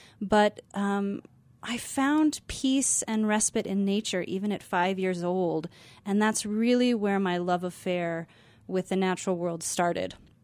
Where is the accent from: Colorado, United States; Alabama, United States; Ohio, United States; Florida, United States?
Colorado, United States; Aspen; that's definitely what it did for me as a child growing up in Aspen. I grew up in some of the very first affordable housing units in Snowmass.